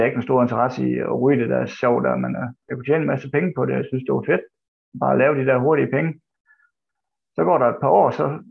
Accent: Esbjerg, Region of Southern Denmark, Denmark; født og opvokset i Esbjerg, og kom ud af sådan en dysfunktionel familie med 4 søskende med 3 fædre.

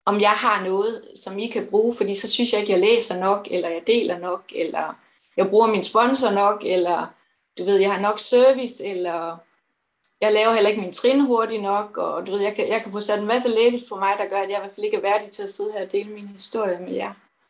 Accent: Give, Region of Southern Denmark, Denmark; Jeg er vokset op i en lille bitte by her, Give, som jeg stadigvæk bor i.

